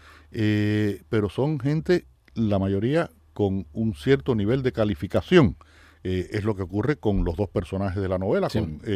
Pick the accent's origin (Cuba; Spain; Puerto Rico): Cuba; yo tengo la ciudadanía española y la ciudadanía cubana, pero yo soy cubano y soy un escritor cubano y me alimento de la realidad cubana.